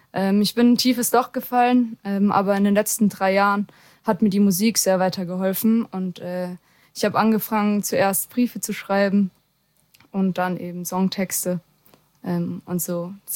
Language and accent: German; Baden-Württemberg, Germany; Ursprünglich komme ich aus der Nähe von Heidelberg, also 2 Stunden mit dem Auto